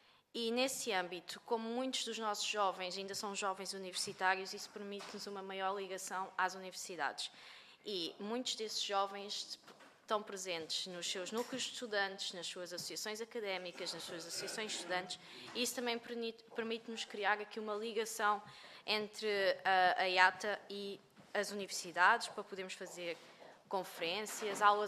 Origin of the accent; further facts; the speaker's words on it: Faro, Portugal; Eu, por exemplo, sou do Algarve